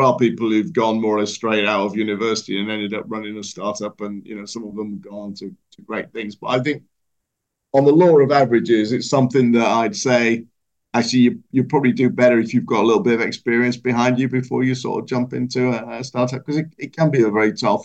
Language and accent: English; Yorkshire and the Humber, United Kingdom; I think I said at the beginning, I'm originally from Yorkshire, so we're known to be quite stubborn.